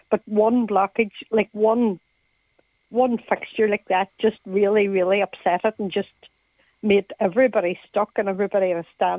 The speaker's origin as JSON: {"language": "English", "town": "Ramelton", "region": "Ulster", "country": "Ireland", "lives_now": "Letterkenny, Ireland", "said": "Well, I'm originally from Remelton, but I live in Letterkenny"}